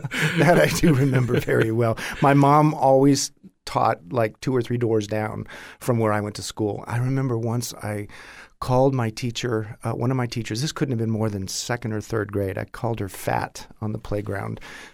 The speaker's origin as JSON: {"language": "English", "town": "Ajo", "region": "Arizona", "country": "United States", "tie": "born there", "said": "Well, I was born in Ajo, Arizona. That's spelled A-J-O."}